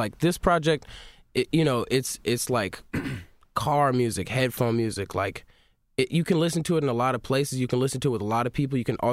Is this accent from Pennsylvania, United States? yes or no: no; Chicago, Illinois, United States; And I think growing up in Chicago, you know, shapes you and molds you